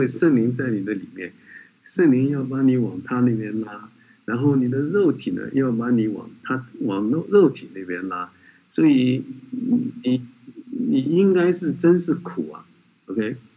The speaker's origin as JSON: {"language": "Chinese", "country": "China", "said": "我们从国内来的，我们从大陆来的"}